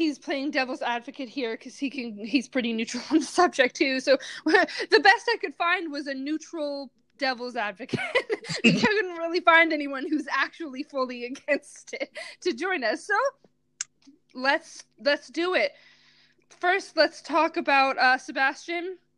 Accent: Canada; now in United Kingdom; I live in the UK, where I believe prostitution is decriminalized, at least. And I'm from Canada, where prostitution is decriminalized.

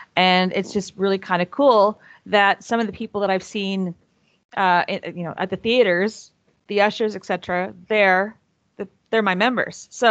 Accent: Toronto, Ontario, Canada; I grew up in Don Mills.

